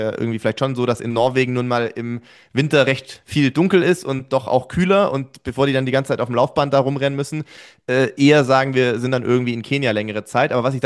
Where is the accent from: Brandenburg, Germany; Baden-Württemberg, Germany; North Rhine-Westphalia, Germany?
Baden-Württemberg, Germany; Sindelfingen; Ich bin Sindelfing groß geworden in der Leichtathletikabteilung dort.